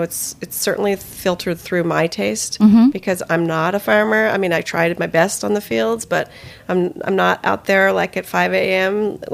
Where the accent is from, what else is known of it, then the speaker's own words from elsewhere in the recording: Palo Alto, California, United States; born there; Atherton, actually, but yeah. I was born in Palo Alto.